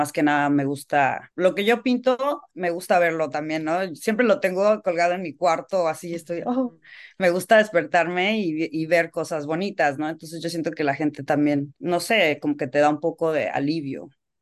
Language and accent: Spanish; Cancún, Quintana Roo, Mexico; also born or lived in Cabo San Lucas; yo crecí, bueno, soy de México, yo crecí en Cancún y viví en Cabo San Lucas, siempre he vivido cerca del mar